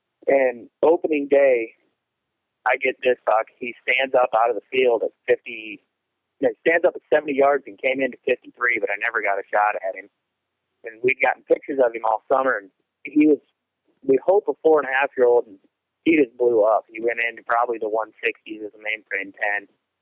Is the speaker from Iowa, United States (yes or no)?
yes; Iowa, United States; Well, I was born and raised in Western Iowa. I live in Ottawa, Iowa now, just about an hour south of Sioux City, hour north of Omaha.